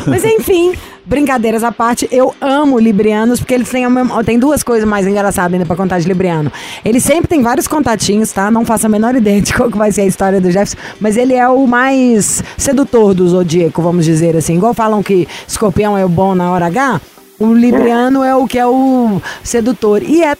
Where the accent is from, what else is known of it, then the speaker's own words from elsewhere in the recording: Belo Horizonte, Minas Gerais, Brazil; eu sou de Belo Horizonte